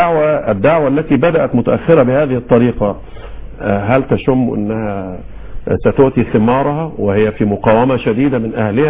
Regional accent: Egypt; أنا خارج من مصر ومعايا المسلم من سيراليون الداعي زي

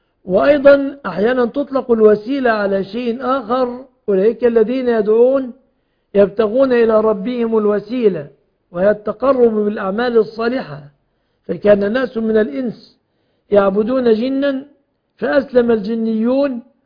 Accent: Egypt

